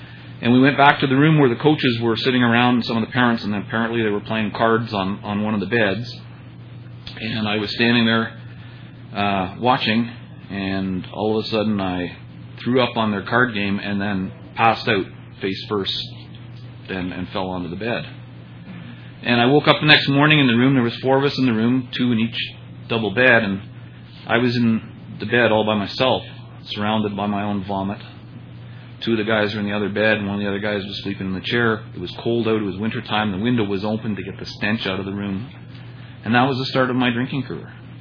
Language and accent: English; Toronto, Ontario, Canada; now in Saskatoon, Canada; I, too, was born in Toronto. I was born and raised in Toronto, but I did my growing up in the Fellowship of Alcoholics Anonymous here in Saskatoon.